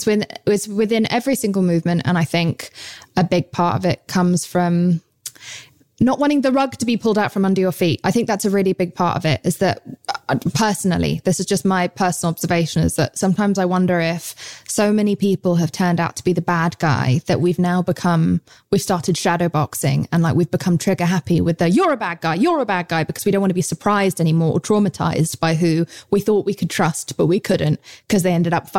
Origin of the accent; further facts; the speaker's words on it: England, United Kingdom; accent: English; Yeah, I think that's my English accent coming into play there.